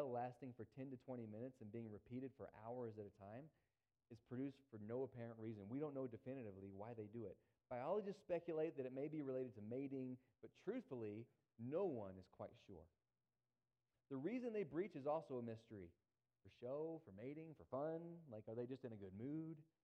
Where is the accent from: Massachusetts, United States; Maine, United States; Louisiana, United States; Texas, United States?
Texas, United States; now in Canada; I grew up in North Texas, not by the ocean. We live in Alberta.